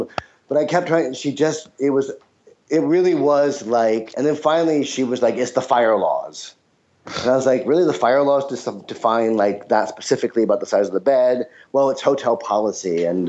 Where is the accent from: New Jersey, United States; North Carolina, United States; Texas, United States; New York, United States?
New York, United States; New York City; And what we were going to do was spend a week with John in New York because I'm from New York City and he's never been to New York.